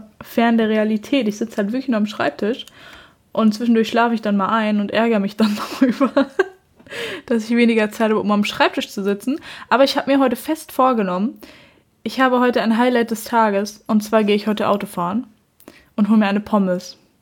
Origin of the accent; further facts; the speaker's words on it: North Rhine-Westphalia, Germany; ich komme aus dem Pott, wir reden hier so.